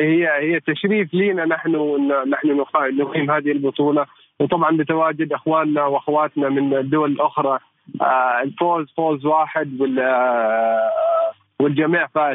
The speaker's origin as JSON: {"language": "Arabic", "country": "Oman", "said": "هذا ما شيء غريب علينا نحن كعمانيين"}